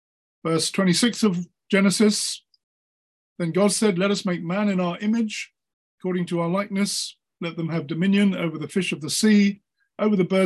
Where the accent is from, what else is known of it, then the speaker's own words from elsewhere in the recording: London, United Kingdom; If you don't know me … from North London, work in Bridge Christian Fellowship in Golders Green